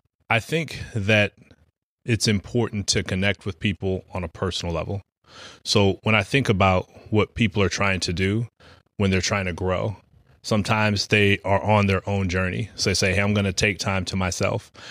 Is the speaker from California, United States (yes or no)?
yes; San Diego, California, United States; So obviously … I'm from San Diego, California, motivational speaker, certified life coach.